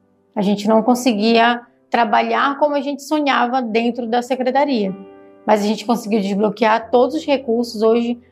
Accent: Manaus, Amazonas, Brazil; also born or lived in Santarém / Macapá; eu nasci em Santarém, porém passei pouco tempo aqui. Logo minha família foi para Manaus, moramos lá 11 anos e aí quando eu completei 11 anos meu pai decidiu ir embora para Macapá, onde nós moramos lá até meus 14 anos.

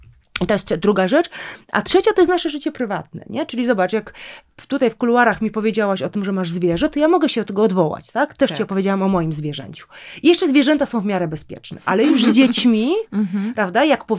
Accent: Lesser Poland, Poland; Ale ja jestem spod Krakowa.

